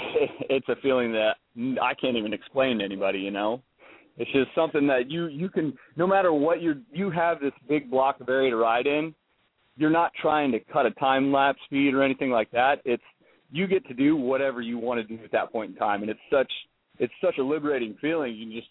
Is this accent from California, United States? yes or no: no; Decatur, Indiana, United States; moved away as an adult; also born or lived in Flint, United States; I grew up in Decatur, Indiana. My family's got about a 2,000-acre farm down here, and Very, very faith-based. I moved up to Flint, Michigan to go to college